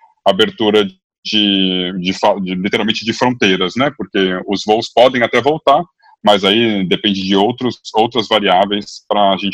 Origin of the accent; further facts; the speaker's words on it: Brasília, Federal District, Brazil; Eu, na verdade, não sou daqui, né? Eu sou nascido e criado em Brasília.